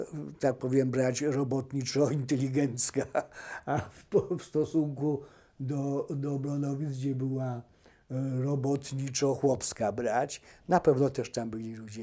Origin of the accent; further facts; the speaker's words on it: Kraków, Lesser Poland, Poland; A mieszkając na Zwierzyńcu, widziałem kopiec. Zresztą właśnie się wychowałem tam, w tamtych rejonach.